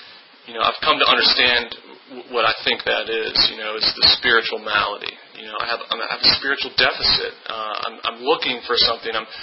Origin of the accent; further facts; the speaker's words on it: Williamsburg, Virginia, United States; born there; I was born in Williamsburg, Virginia, and my mother is a recovered alcoholic.